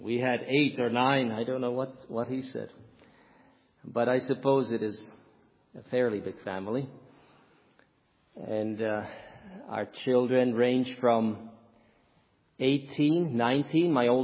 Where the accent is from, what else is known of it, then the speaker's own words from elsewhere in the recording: Canada; also born or lived in Czechoslovakia; in 1981, our family moved to Canada from Czechoslovakia. And so I spent most of my life in Canada. I grew up in Canada.